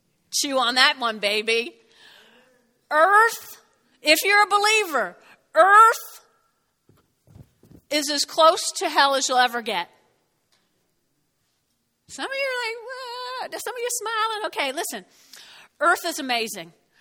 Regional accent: New Jersey, United States; I'm from Jersey. You should hear mine.

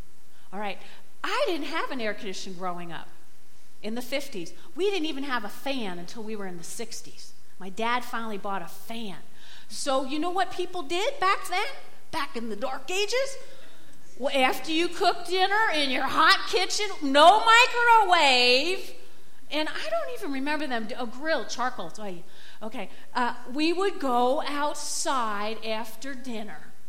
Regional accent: Teaneck, New Jersey, United States; y'all knew I grew up in Teaneck, New Jersey, and my dad worked in Manhattan.

